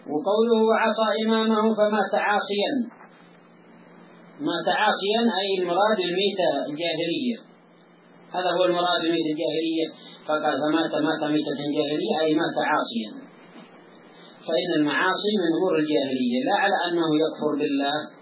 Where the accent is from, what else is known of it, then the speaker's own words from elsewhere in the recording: Yemen; فمؤنة المرأة على زوجها يعني على ذاك على ذاك المبدع الذي عندنا في اليمن